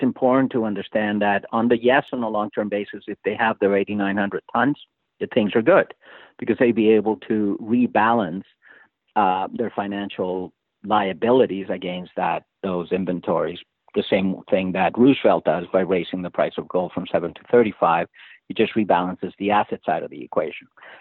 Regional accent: Canada; I'm looking at Canada being Canadian and living here.

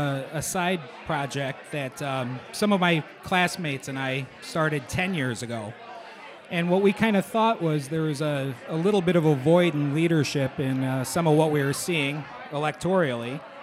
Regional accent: Chicago, Illinois, United States; North side of Chicago, not far from Wrigley.

